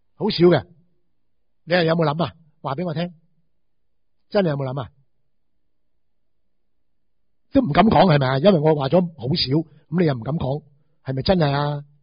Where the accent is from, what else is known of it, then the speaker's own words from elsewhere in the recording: Hong Kong; 我哋香港人一諗嘢呢，做乜嘢都好。